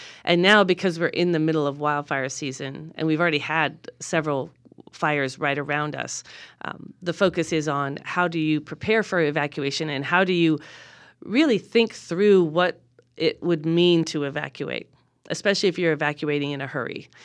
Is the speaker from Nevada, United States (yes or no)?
yes; Wadsworth, Nevada, United States; I grew up in a very small, unincorporated town in northern Nevada. It's called Wadsworth, and it's the very southernmost section of the Pyramid Lake Paiute Indian Reservation.